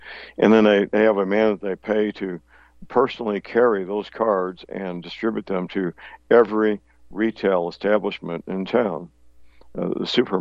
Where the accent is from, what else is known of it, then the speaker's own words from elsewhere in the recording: Steelville, Missouri, United States; here in my hometown in Steelville, there's two funeral homes